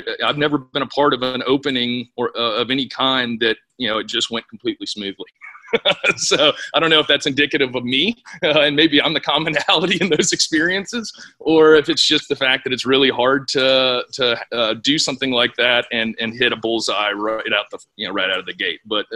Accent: Florida, United States; now in Winston-Salem, United States; I grew up in Florida in a house that listened to a lot of music, and so I was turned on to music very early on.

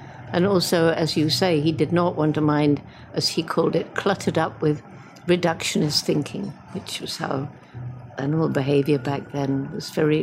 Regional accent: England, United Kingdom; moved away; I was just out from England, and I was a girl.

